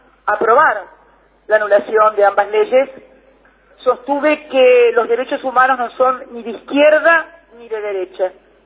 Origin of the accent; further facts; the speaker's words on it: Argentina; no como argentina, sino como ciudadana del mundo, como ciudadana universal, una vergüenza porque no había respuesta por parte de mi país para esa pregunta